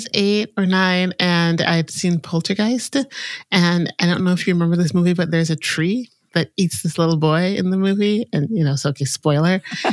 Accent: Jamaica; born there; I was born in Jamaica, which, you know, a small island in the Caribbean, not Jamaica, Queens, New York, which people often think.

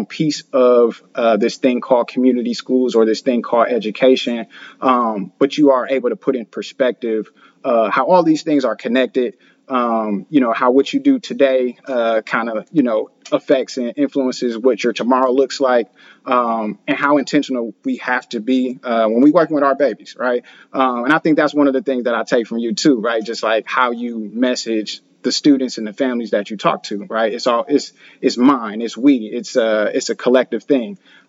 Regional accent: Milwaukee, Wisconsin, United States; like I'm from Milwaukee. And so I, you know, understand, you know, housing projects, right?

